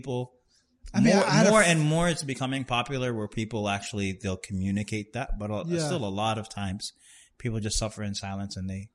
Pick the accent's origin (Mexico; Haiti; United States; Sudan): Sudan; Growing up in Sudan, a kid or a child is called, in rural places, a shafi'.